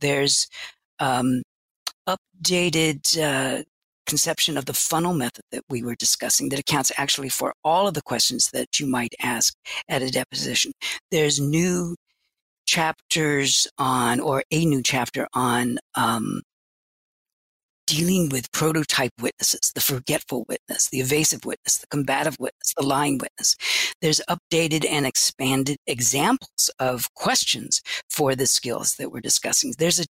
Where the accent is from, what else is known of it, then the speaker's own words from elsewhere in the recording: Oakland, California, United States; I grew up in Oakland when the A's arrived.